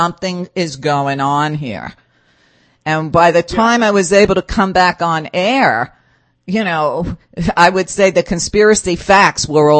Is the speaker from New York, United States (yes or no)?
yes; New York, United States; And then don't forget, I grew up in New York.